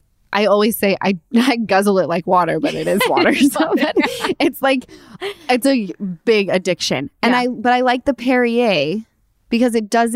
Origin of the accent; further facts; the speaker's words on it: Utah, United States; I'm from Utah and we all lived on the same little hill called Mount Olympus.